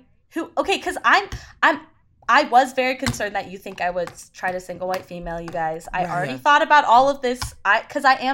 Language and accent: English; Salt Lake City, Utah, United States; now in New York City, United States; I'm from Salt Lake City, Utah. It's just kind of a loaded thing to say. Mm-hmm. Kind of a loaded place to say you're from. But I moved to the Big Apple. Here I am. I live in New York City.